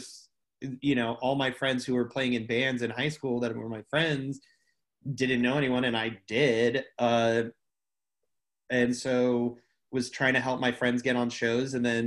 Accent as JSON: {"language": "English", "town": "Mesa", "region": "Arizona", "country": "United States", "tie": "born or raised there", "said": "Yeah, Mesa, Arizona, went to ASU."}